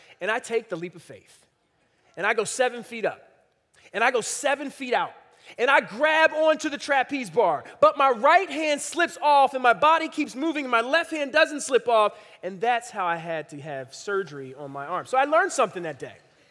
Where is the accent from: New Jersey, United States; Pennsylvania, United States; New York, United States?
Pennsylvania, United States; Philadelphia; I'm from Philly. And in Philly, we would say, that'll preach.